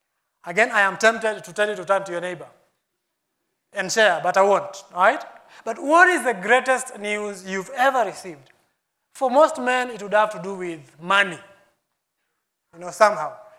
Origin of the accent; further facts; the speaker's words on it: Mombasa, Mombasa County, Kenya; You know, I come from Mombasa. Okay, I grew up in Mombasa, I don't come from Mombasa.